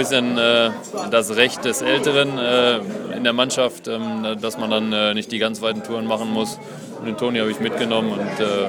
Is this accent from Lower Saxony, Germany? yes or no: no; Unna, North Rhine-Westphalia, Germany; born there; Ja, ich bin in Unna geboren, das ist gar nicht so weit entfernt von Warendorf.